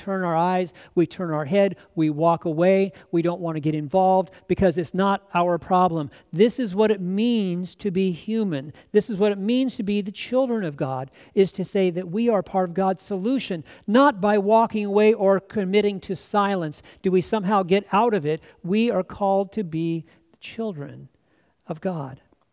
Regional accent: United States; I want to say that I heard that as an American pastor.

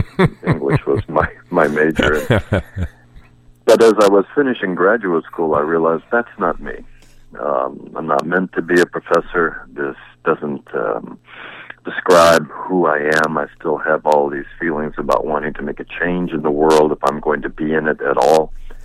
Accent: Los Angeles, California, United States; I was born in Los Angeles, and all I remember as a child was suburb after suburb being built around me

